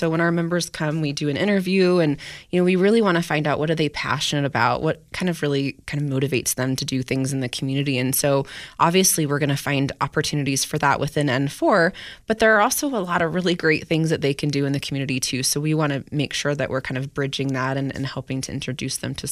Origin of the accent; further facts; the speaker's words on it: Gardnerville, Nevada, United States; I grew up in Gardnerville, Nevada. You know, I had a single mom.